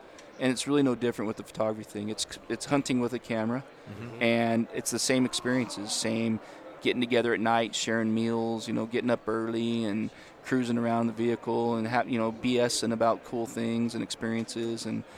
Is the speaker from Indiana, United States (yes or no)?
no; Utah, United States; Yeah, born and raised. I live up in the Ogden area, up in northern Utah.